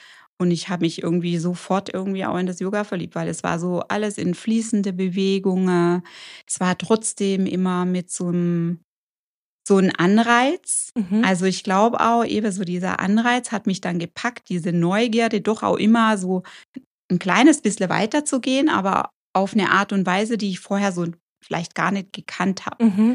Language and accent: German; Germany; Und kam dann aber zurück eben nach Deutschland und ja, erst mal wieder so in meine Heimat dann.